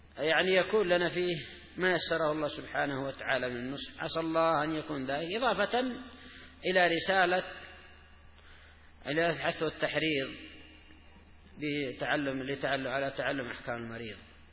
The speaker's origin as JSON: {"language": "Arabic", "country": "Yemen", "said": "خاصة عندنا في اليمن في بعض المواطن"}